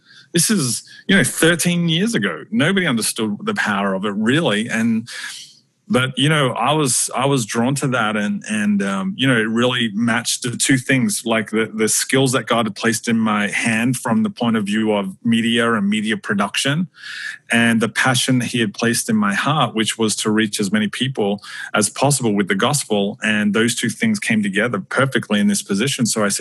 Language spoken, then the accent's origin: English; Australia; now in United States; If your listeners didn't realize from my accent already, I'm not from the US, I'm from Australia.